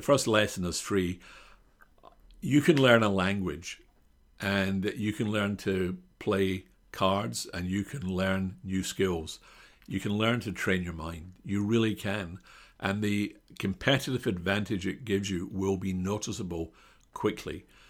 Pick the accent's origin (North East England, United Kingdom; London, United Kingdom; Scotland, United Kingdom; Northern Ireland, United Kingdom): Scotland, United Kingdom; Glasgow; I come from Glasgow in Scotland. And in Scotland, and maybe in Britain, we're very, not territorial, but everyone goes out of their way not to invade other people's space.